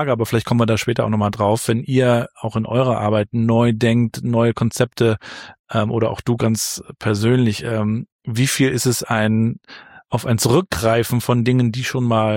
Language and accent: German; Rostock, Mecklenburg-Vorpommern, Germany; in Warnemünde, in diesem Teil von Rostock, wo ich aufgewachsen bin